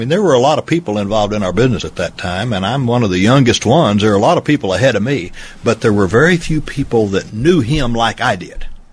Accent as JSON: {"language": "English", "town": "Boulder", "region": "Colorado", "country": "United States", "said": "Now, I'm from Boulder, been up there for a few years, and it's nice and cool and beautiful."}